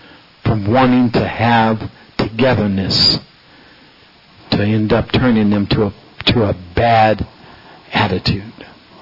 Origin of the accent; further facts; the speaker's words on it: Marin, California, United States; Growing up in Marin, I didn't even see color. We just seen each other as friends.